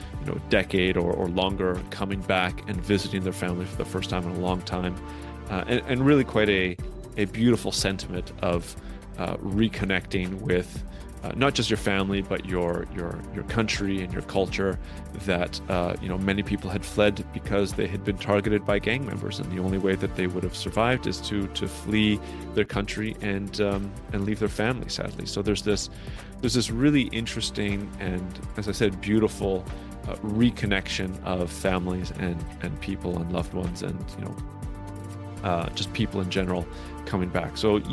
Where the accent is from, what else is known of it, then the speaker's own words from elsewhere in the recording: Canada; I'm Canadian, of course